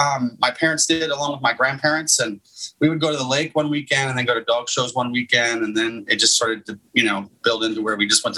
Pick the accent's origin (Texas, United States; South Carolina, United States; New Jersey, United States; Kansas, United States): Texas, United States; Dallas; In Dallas, Texas area. Okay. Yeah. I've always lived in this area.